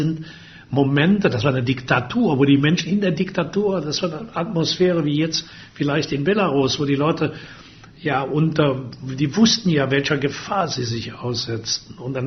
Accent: Würselen, North Rhine-Westphalia, Germany; in meiner Heimatstadt in Würselen.

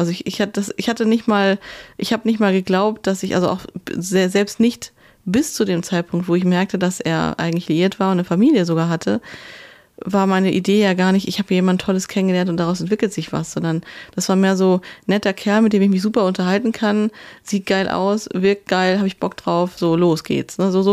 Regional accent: North Rhine-Westphalia, Germany; Es war so eine ziemlich geile Jazzbar in meiner Heimat-Ruhrgebiet.

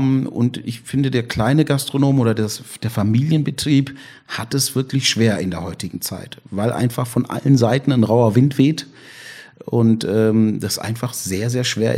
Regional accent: Stuttgart, Baden-Württemberg, Germany; also born or lived in Ghana; now in Essen, Germany; Ich bin in Stuttgart aufgewachsen, in Ghana geboren. über Umwege in Essen gelandet

